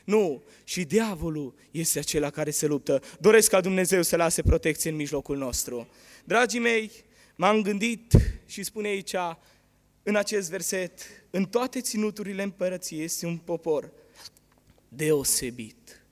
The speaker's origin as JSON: {"language": "Romanian", "country": "Romania", "said": "Eu vin din România și vorbesc limba română."}